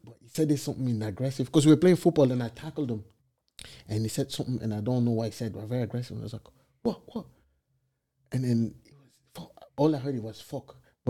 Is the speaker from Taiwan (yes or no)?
no; French-speaking Switzerland, Switzerland; English is a second language; So basically, see, I grew up in Switzerland, yeah? So Switzerland is divided in 3.